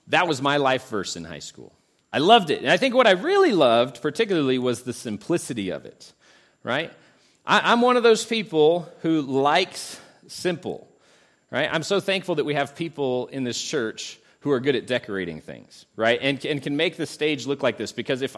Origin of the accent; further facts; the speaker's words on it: Idaho, United States; because I grew up in Idaho, that it probably peaked elsewhere about 20 years before that.